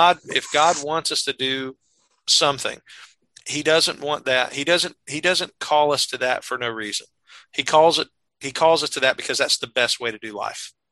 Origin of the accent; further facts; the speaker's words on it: the South, United States; Well, it's because we're both from the South.